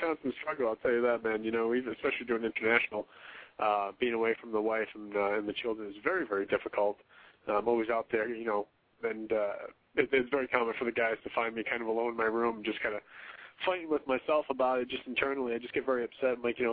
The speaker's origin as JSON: {"language": "English", "region": "New England", "country": "United States", "tie": "born or raised there", "said": "That whole time of year was always fantastic for me, especially growing up in New England."}